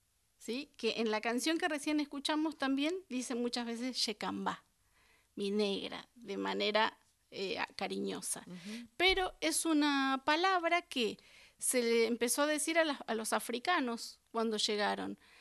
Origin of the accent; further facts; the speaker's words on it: Quilmes, Buenos Aires Province, Argentina; Sí, soy de Quilmes